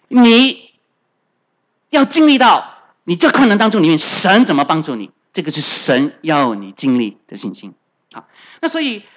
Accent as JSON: {"language": "Chinese", "country": "China", "said": "跟我们中国人啊观念一样，就是说你一人啊做错事情就羞辱全家"}